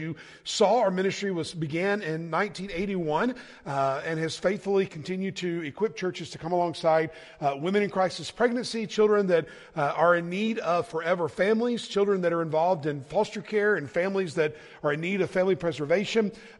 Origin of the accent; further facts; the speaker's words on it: Atlanta, Georgia, United States; accent: southern drawl; I'm from Atlanta, Georgia, so polar opposites. I don't know if you could tell a little bit from my southern drawl a little bit that I'm not from around this place, but from the south there.